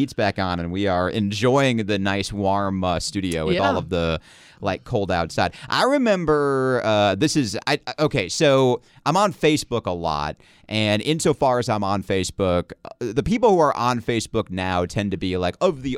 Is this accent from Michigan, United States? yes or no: yes; Michigan, United States; because I grew up in Michigan.